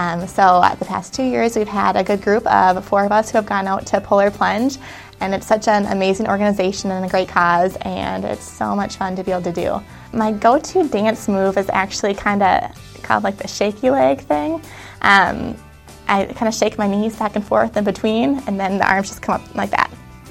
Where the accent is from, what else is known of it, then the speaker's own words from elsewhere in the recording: Mankato, Minnesota, United States; I'm from Mankato, and this is my fifth year as an MVC.